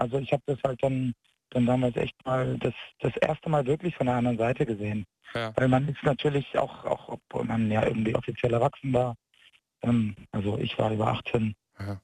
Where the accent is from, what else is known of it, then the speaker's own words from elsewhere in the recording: Frankfurt, Hesse, Germany; also ich komme aus Frankfurt, Hessen